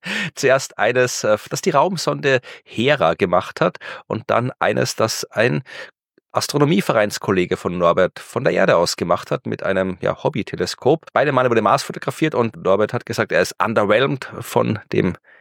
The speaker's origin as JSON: {"language": "German", "town": "Krems", "region": "Lower Austria", "country": "Austria", "tie": "born there"}